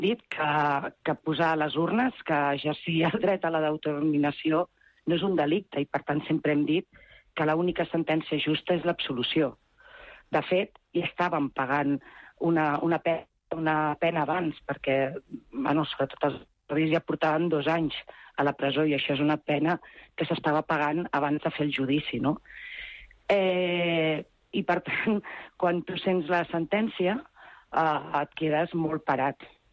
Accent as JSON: {"language": "Catalan", "town": "Terrassa", "region": "Catalonia", "country": "Spain", "said": "Jo sempre explico que soc de Terrassa i Terrassa és la tercera ciutat més gran de Catalunya, no?"}